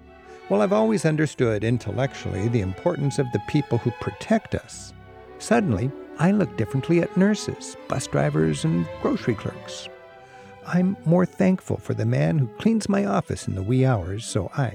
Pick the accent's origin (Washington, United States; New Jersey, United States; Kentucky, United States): Washington, United States; Edmonds; Treasures right here in Edmonds. The evocative tone of the ferry's horn. The majesty of my hometown sunsets.